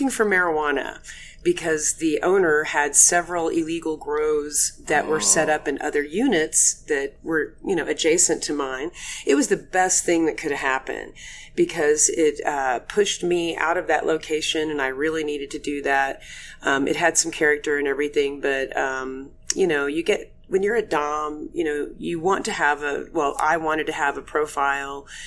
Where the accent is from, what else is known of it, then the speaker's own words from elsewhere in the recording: Oklahoma, United States; also born or lived in Georgia; And, you know, growing up in Oklahoma, living in Georgia, places where these tend to grow wild.